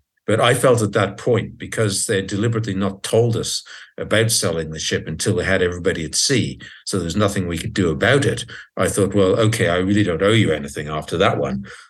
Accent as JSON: {"language": "English", "country": "Falkland Islands", "tie": "born or raised there", "also_born_or_lived": "New York City, United States", "said": "When I was a kid growing up in the Falklands, everybody used to listen to the BBC Overseas Service, but I, for some reason, always used to listen to the Voice of America."}